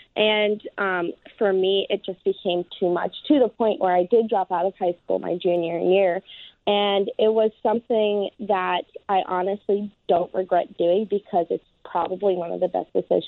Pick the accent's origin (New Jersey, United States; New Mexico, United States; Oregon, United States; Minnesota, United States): New Jersey, United States; Well, I'm actually from northern New Jersey, where I do want to bring up me and my family actually call tennis shoes gym shoes.